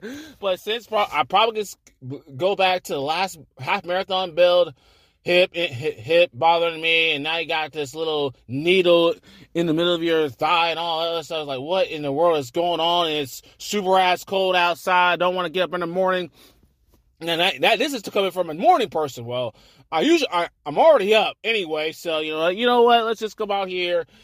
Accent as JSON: {"language": "English", "region": "Florida", "country": "United States", "tie": "born or raised there", "also_born_or_lived": "Georgia", "said": "Because I'm originally from the South, and I was born in Georgia. I would probably say raised more in Florida"}